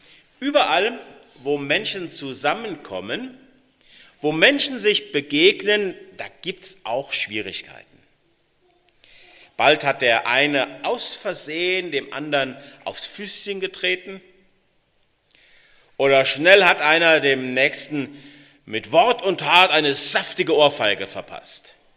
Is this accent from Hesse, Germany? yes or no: yes; Eibelshausen, Hesse, Germany; wie gesagt zum ersten Mal hier. Ich komme ursprünglich, aufgewachsen bin ich in Eibelshausen, also auch Dillkreis. Habe in Dillenburg Abitur gemacht